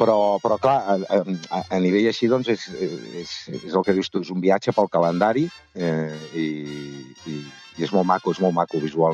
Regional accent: Catalonia, Spain; com a bon català

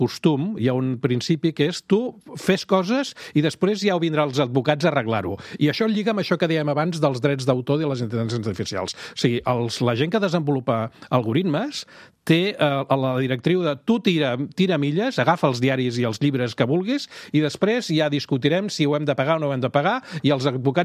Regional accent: Catalonia, Spain; per nosaltres, com a catalans

